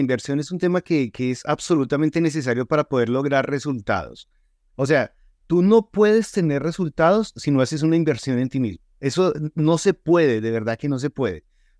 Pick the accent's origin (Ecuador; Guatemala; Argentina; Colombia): Colombia; ellos ya están muy difícil en mi país, en Colombia